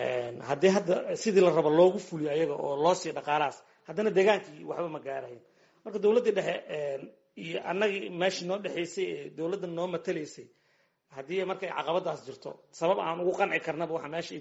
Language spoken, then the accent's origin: Somali; Hirshabelle, Somalia; anagu degan ahaan waxaan ka soo jeednaa gobolka Hiiraan maamulka Hirshabeelle aan ka tirsannahay